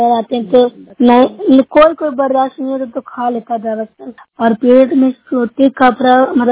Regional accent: Bihar, India; मैं नूर साहब ब्लॉक से हूँ, जीना नालंदा की रहने वाली हूँ।

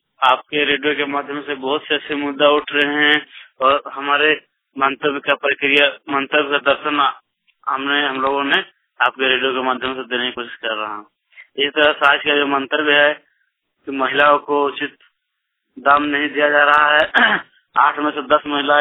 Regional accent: Udaipur, Jharkhand, India; मैं गोंद प्रखंड का रहने वाला हूँ, उदयपुर गांव का और जिला धनबाद।

